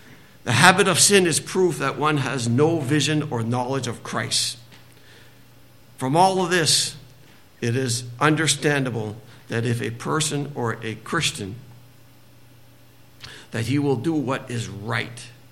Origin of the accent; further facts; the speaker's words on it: Madawaska, Maine, United States; You know, I grew up in Madawaska, and Evangeline School was in our backyard.